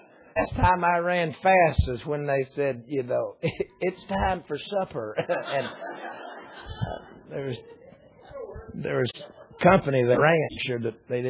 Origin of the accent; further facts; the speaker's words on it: Georgia, United States; But I'm from Georgia, people. They won't let me back home if I don't say something bad about a Yankee while I'm here.